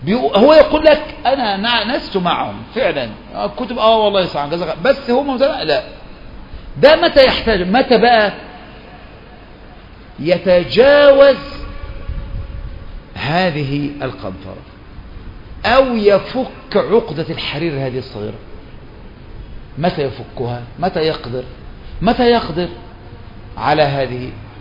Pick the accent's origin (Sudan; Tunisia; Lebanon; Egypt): Egypt; ده انا رجل مصري، ده انا بحب مصر